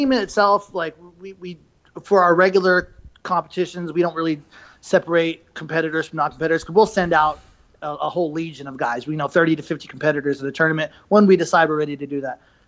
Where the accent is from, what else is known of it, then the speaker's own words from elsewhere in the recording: Arizona, United States; also born or lived in California; I was actually born in California, but my entire life has been spent in Arizona, with the exception of when I was on active duty.